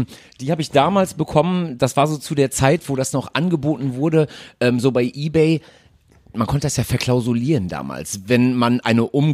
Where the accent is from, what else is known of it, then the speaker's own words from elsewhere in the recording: North Rhine-Westphalia, Germany; now in Cologne, Germany; Ich bin ja Exil-Kölner. Also ich komme ja weder aus Düsseldorf noch aus Köln. Ich bin ja Zugezogener der Liebe wegen vor 3 oder 4 Jahren, nachdem ich nach Köln gekommen. Ich bin eigentlich Münsterländer.